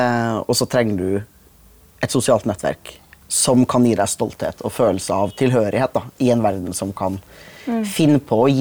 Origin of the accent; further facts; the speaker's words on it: Trondheim, Trøndelag, Norway; Men jeg har vært hjemme i Trondheim og besøkt familien min